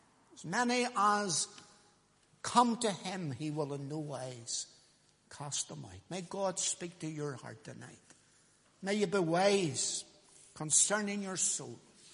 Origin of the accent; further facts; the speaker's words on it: Lisburn, Northern Ireland, United Kingdom; because he knew I was from Lisburn